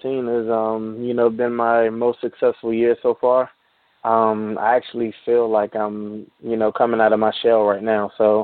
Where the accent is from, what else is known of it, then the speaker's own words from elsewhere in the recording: Maryland, United States; also born or lived in Washington, D.C.; Many cities in Maryland, D.C., that's pretty much where I've, resided this whole time. And I went to, five different elementary schools.